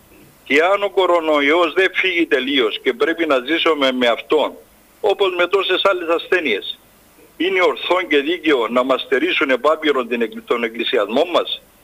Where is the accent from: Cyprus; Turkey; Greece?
Cyprus; Limassol, Limassol District; από Λεμεσό